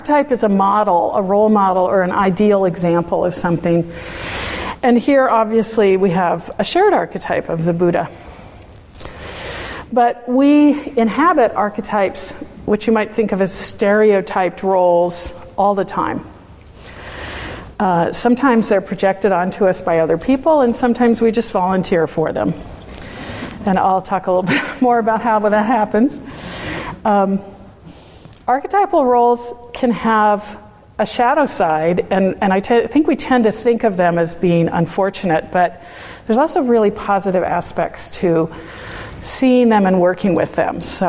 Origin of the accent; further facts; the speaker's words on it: California, United States; border, called the McKinney Fire. I'm distracted today because that fire is a couple of miles from my hometown, and my sister and family have had to evacuate